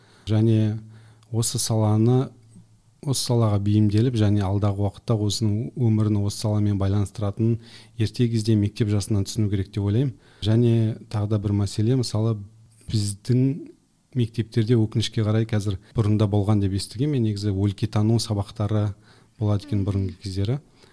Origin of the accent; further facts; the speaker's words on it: Kandyagash, Aktobe Region, Kazakhstan; Мысалы мен Астана қаласында тұрамын ба қазір, бірақ мен Ақтөбеден Қандағаш деген жерден, Мұғалжар ауданы.